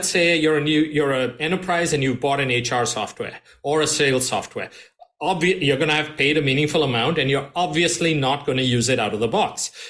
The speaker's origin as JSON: {"language": "English", "town": "Mumbai", "region": "Maharashtra", "country": "India", "tie": "born or raised there", "said": "And I grew up in Bombay in India."}